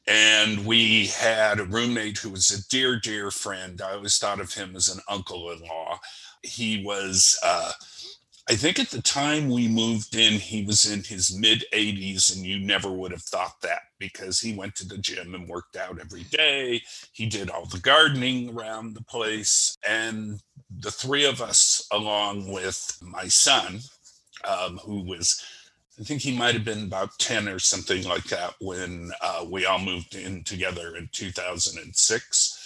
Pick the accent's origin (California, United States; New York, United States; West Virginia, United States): California, United States; also born or lived in Japan; I was born in Japan of military parents. And then as, you know, I think I was five, was raised in Southern California until I moved up here in 1997 to take a job.